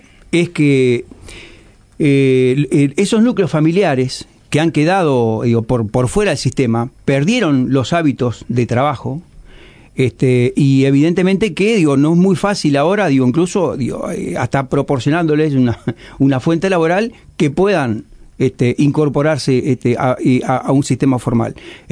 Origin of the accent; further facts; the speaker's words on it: Uruguay; no nos debe conformar de todas formas como mismo uruguayos